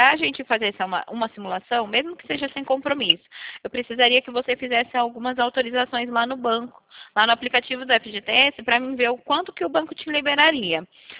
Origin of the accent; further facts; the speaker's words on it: São Carlos, São Paulo, Brazil; Eu sou daqui de São Carlos, no interior de São Paulo.